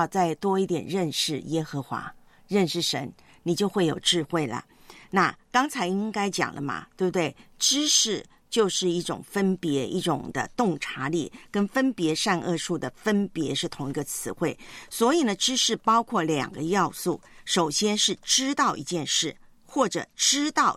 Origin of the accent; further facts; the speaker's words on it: China; 我们中国人骑马嘛